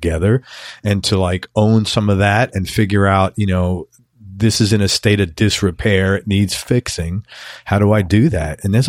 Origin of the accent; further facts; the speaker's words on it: Bronx, New York, United States; Like, I'm from the Bronx. We did not have communes.